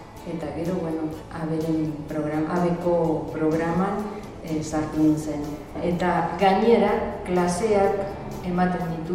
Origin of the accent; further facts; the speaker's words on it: Azul, Buenos Aires Province, Argentina; Basque is a second language; Ni Argentinakoa naiz. Azulen bizi nahi, nire hiriak izena, Azul izena du. Buenos Aires provintzian daude kokatua.